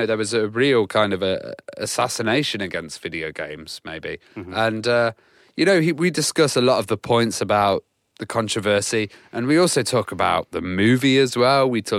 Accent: United Kingdom; As a British guy, I'm just like, wow, because I've never seen a pistol or touched one or anything like that.

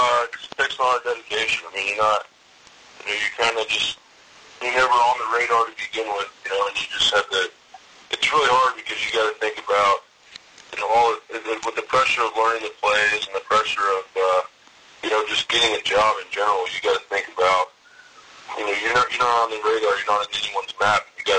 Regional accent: Houston, Texas, United States; now in Nashville, United States; Yeah, I was born here in Nashville, and then before I was even a year old, moved back to Houston, where I lived, until I went to college in Arkansas

